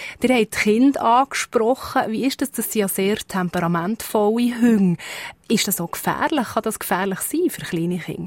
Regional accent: Switzerland

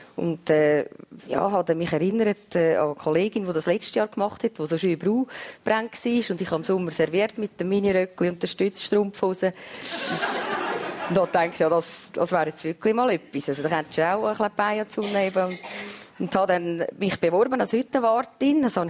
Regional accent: Glarus, Switzerland; Also ich bin unten im Lintal aufgewachsen, wir sind eine einfache Familie

